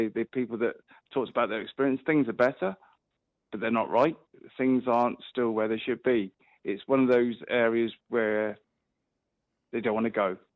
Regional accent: England, United Kingdom; obviously I'm from England, you can tell by my accent

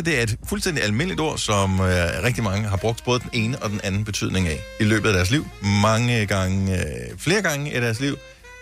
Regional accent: Esbjerg, Region of Southern Denmark, Denmark; born there; also born or lived in Bramming; Jeg er født i Esbjerg, jeg har boet i Bramming, som ligger lige rundt om hjørnet for Varde.

